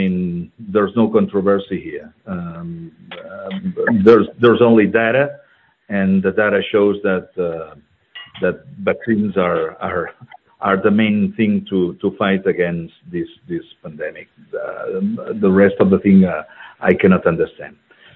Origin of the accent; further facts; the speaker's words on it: Barcelona, Catalonia, Spain; I'm from Barcelona, Catalonia. Unfortunately, now Barcelona is a part of is a capital of Spain